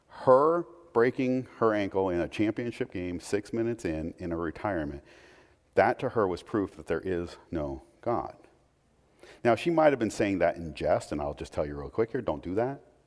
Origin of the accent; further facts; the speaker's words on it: Portland, Oregon, United States; I grew up in Rip City